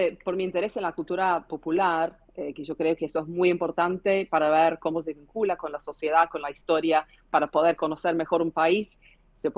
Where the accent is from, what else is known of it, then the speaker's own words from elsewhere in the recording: Sheffield, Yorkshire and the Humber, United Kingdom; born there; Spanish is a second language; Soy mi mamá es inglesa, mi papá es de Irlanda del Norte. Nací en Sheffield.